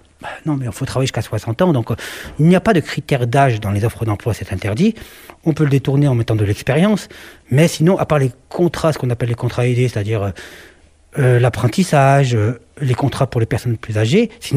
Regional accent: France; Non, mais monsieur et dame, je suis français.

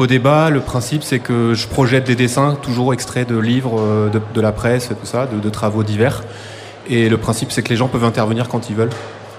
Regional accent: Lille, Hauts-de-France, France; Alors moi, je viens de Lille.

